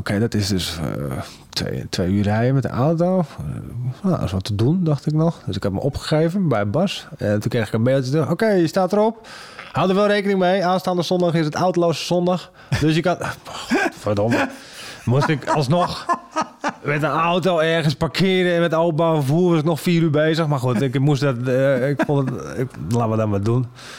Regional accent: Netherlands; Dat ging dan dat ik dan als Nederlander in België kwam.

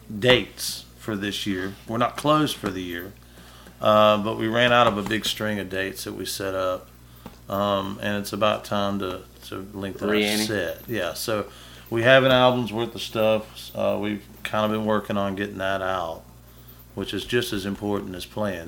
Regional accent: Starkville, Mississippi, United States; Toshiba is great to have right here in my hometown. You know, my hometown.

